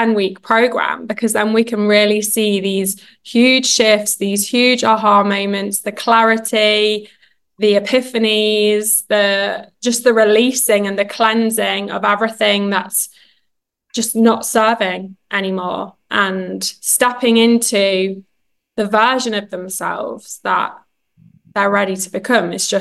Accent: United Kingdom; now in Texas, United States; I'm a Brit living in Texas, going through divorce. Obviously, I'm not from here.

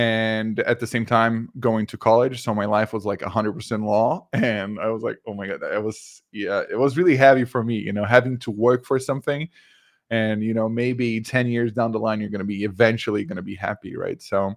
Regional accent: Brazil; I'm from Brazil.

